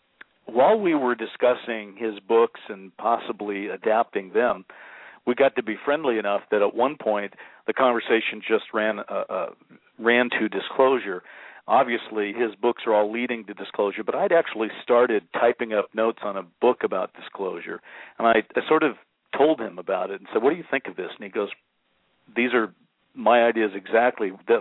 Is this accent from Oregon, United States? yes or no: yes; Oregon, United States; I first I'm from Oregon. I came to Oregon in 1950. I was raised, well, I didn't come in 50. I wasn't alive then, but my parents did. And I was raised about 30 miles from McMinnville